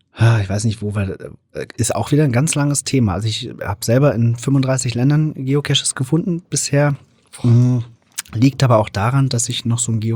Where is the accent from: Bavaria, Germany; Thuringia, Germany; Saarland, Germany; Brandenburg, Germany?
Thuringia, Germany; Ich komme aus Thüringen